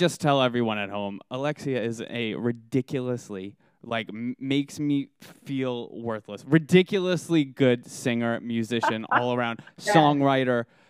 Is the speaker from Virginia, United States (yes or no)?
no; Staten Island, New York, United States; Coming from the guy that's like, I'm from Staten Island.